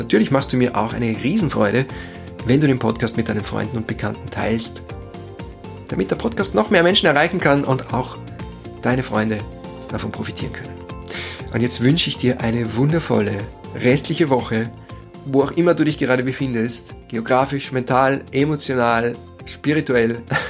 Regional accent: Lower Austria, Austria; im Tipi-Zelt in meiner Heimat in Niederösterreich am Grundstück meiner Mutter

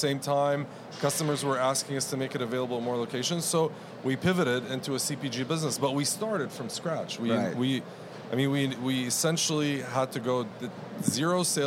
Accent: Abu Dhabi, United Arab Emirates; moved away as an adult; I grew up in Abu Dhabi. I went to, you know... it's customary there when you go for university, you usually fly abroad. So I ended up going to McGill in Montreal, I fell in love with that city.

